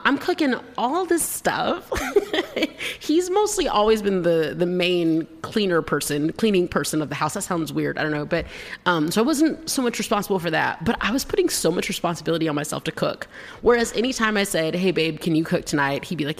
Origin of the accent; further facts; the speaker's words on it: Georgia, United States; So here's the thing. I'm from Georgia. I'm a Southern human woman person.